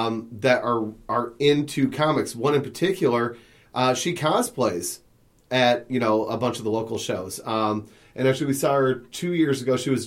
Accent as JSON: {"language": "English", "region": "Michigan", "country": "United States", "said": "Well, we're from Michigan. So, now, I don't really care about football."}